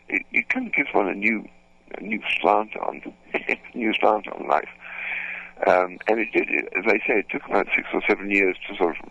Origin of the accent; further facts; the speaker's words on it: London, United Kingdom; born there; I was born in London in the war, in the beginning of the war.